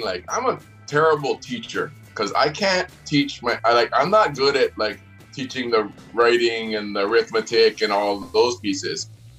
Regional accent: Hawaii, United States; I mean, we're growing up in Hawaii, right?

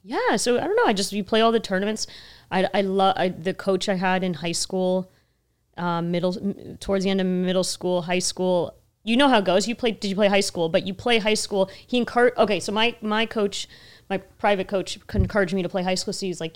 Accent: Boston, Massachusetts, United States; I'm from Boston.

